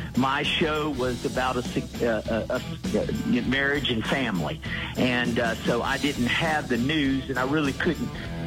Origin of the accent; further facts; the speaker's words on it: North Carolina, United States; I'm from North Carolina.